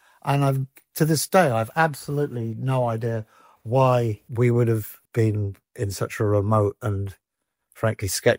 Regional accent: London, United Kingdom; I grew up in Northwest London.

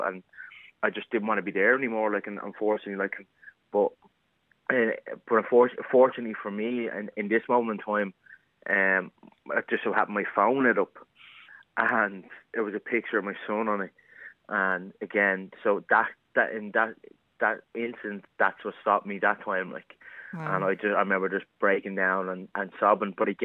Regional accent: New York, United States; born there; I was born in New York, and my mom moved back here when I was like 1 or 2

